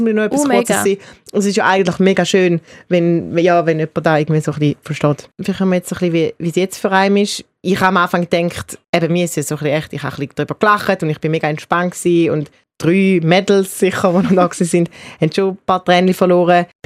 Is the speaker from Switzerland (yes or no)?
yes; Eastern Switzerland, Switzerland; accent: Eastern Swiss dialect; unseren Dialekt in der Ostschweiz gibt es genau 2 Sender dann noch